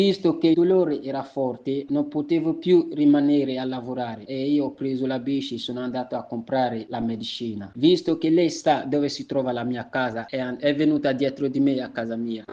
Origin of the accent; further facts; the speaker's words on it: Côte d’Ivoire; now in Italy; vengo dalla Costa d'Avorio e sono qui in Italia quasi 10 anni.